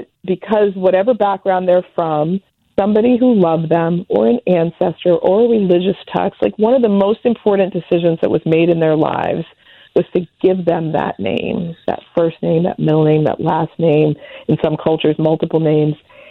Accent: India; And I'm Indian.

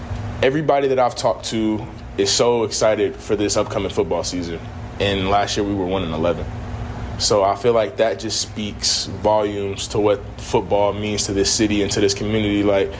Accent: Texas, United States; Like I said, I'm from Texas. It's good being back down here.

